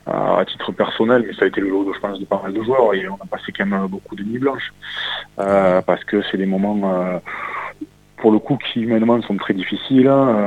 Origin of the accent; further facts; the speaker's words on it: Toulouse, Occitanie, France; je suis né à Toulouse, j'ai fait plus de 15 ans à Toulouse